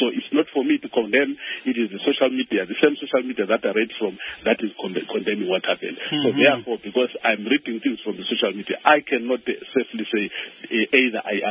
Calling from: Turkey; I'm talking from Turkey, and whatever I have heard, I only heard it over the social media.

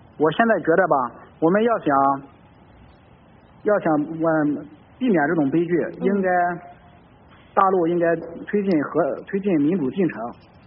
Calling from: Shandong, China; 我是山东的

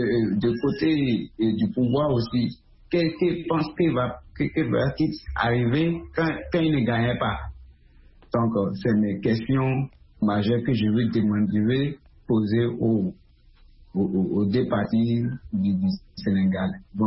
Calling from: Benin; C'est tout ce que moi, j'aimerais dire aux peuples béninois, aux peuples africains, ça.

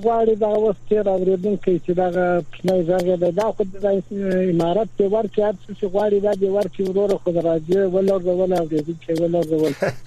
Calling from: Zabul, Afghanistan; زابل ولایت

